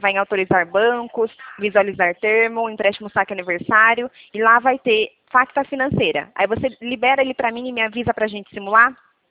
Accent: Nova Odessa, São Paulo, Brazil; A gente é de São Paulo, interior de São Paulo, na verdade. Nova Odessa, conhece?

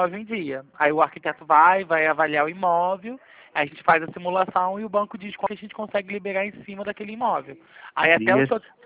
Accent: Rio de Janeiro, Brazil; Eu sou do Rio de Janeiro.

